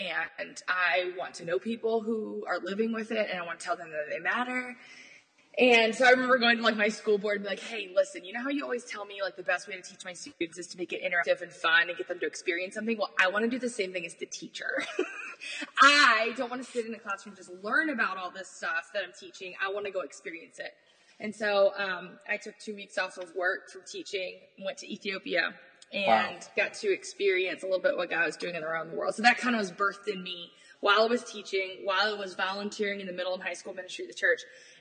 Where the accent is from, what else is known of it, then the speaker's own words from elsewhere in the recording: Cleveland, Ohio, United States; I was a Midwest girl born and raised in Cleveland, Ohio, the mistake by the lake.